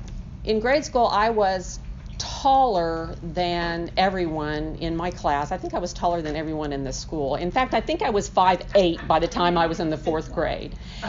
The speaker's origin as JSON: {"language": "English", "town": "Tulsa", "region": "Oklahoma", "country": "United States", "tie": "born there", "said": "I was born in Tulsa in 1961."}